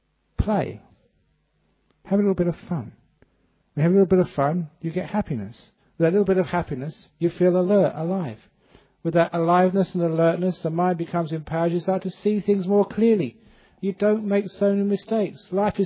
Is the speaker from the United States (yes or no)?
no; England, United Kingdom; Maybe it's because I came from England, because in England we always have a tea break in the morning, a tea break in the afternoon, and any other excuse for a tea break.